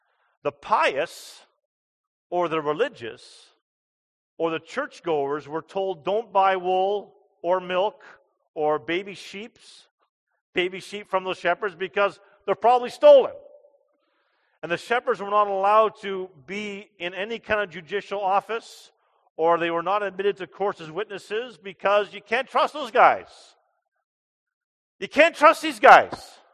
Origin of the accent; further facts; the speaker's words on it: Grimsby, Ontario, Canada; I'm from Grimsby. And then always quickly say, oh, it's close to Toronto. You've heard of Toronto, right? That's where I'm from. Toronto area.